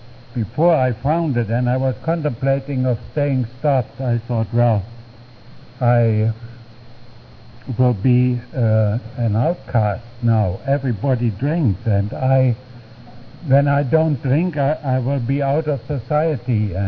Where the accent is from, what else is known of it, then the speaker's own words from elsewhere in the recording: Berlin, Germany; moved away as an adult; also born or lived in Frankfurt; I sobered up in Frankfurt, Germany, but that's not my hometown. My hometown is Berlin, and there I was born and raised.